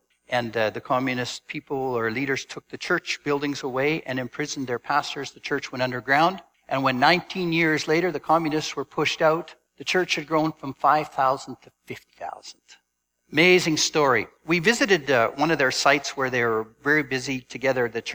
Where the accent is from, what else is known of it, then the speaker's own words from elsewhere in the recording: Canada; she grabbed me by the hand and asked where I was from, and I said I was from Canada.